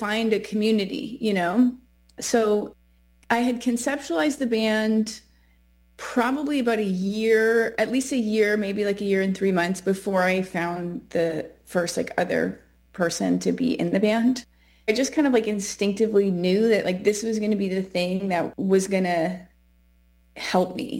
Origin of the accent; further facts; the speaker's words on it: Canada; now in Los Angeles, United States; I'm a Canadian living in LA.